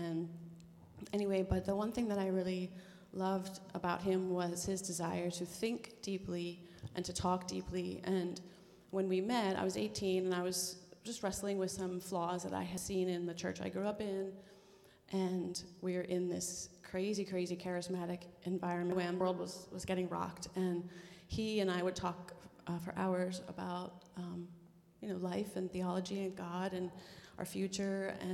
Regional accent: New Providence, Pennsylvania, United States; Yeah, I am homegrown Lancaster County girl. I grew up in New Providence. My parents live in the house that my dad built us when I was 2.

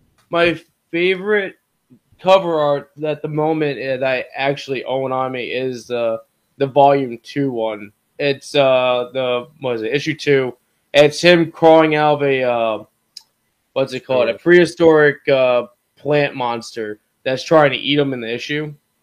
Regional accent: Hyde Park, United States; is supposedly coming to my hometown Hyde Park, to our comic book store down the street from me.

